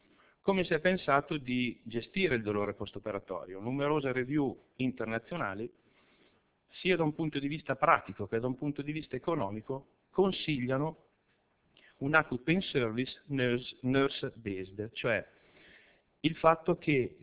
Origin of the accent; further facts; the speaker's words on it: Pavia, Lombardy, Italy; Io vengo da Pavia, quindi Regione Lombardia